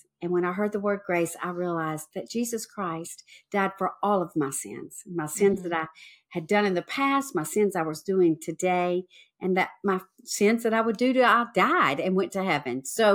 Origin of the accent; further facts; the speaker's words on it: Mississippi, United States; But I am from Mississippi, born and raised, baby of five.